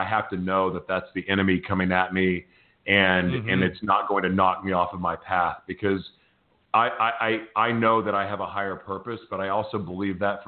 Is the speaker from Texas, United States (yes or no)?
no; Oklahoma, United States; moved away; Because I grew up in Oklahoma, speaking of farm, and I grew up in Oklahoma sitting in front of the TV watching infomercials